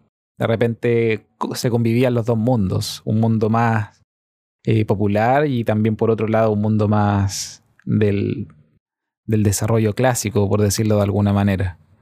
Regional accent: Santiago Metropolitan, Chile; born there; soy músico guitarrista, tengo 28 años, nací acá en Chile, en la región metropolitana.

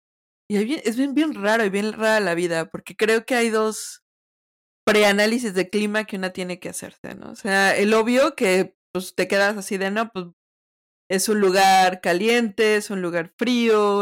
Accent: Mexico; una como mexicana y una como mujer

